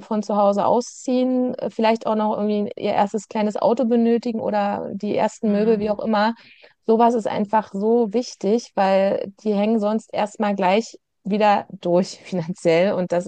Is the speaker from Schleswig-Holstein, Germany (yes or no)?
no; Berlin, Germany; bin auch selber tatsächlich in der Immobilie aufgewachsen in Berlin